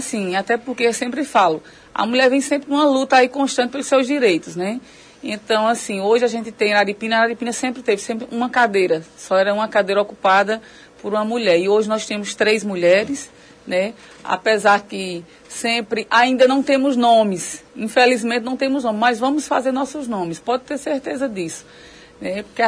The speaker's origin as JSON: {"language": "Portuguese", "town": "Lagoa do Barro", "region": "Pernambuco", "country": "Brazil", "tie": "born or raised there", "said": "até porque nasci e moro na Lagoa do Barro, desde sempre."}